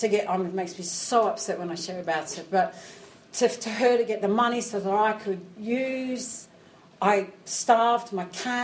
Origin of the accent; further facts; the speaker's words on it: Australia; I mean, I was from Australia, it was hot, right?